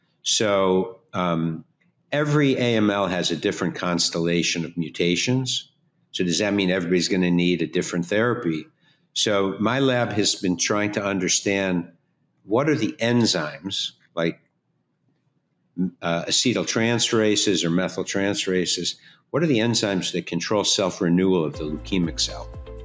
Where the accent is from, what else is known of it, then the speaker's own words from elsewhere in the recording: Chicago, Illinois, United States; But I was raised in a suburb just outside of Chicago. I was born in Chicago. And one of my parents was born in Moldova. The other was born in Germany. They came and met in Chicago, raised a family.